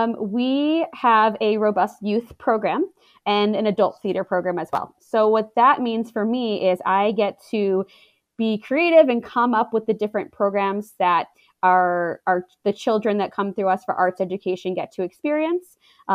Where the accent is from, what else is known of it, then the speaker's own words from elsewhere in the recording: Baltimore, Maryland, United States; also born or lived in New York City / Los Angeles; this community is not as diverse as where I'm from, Baltimore, where I grew up in New York and LA.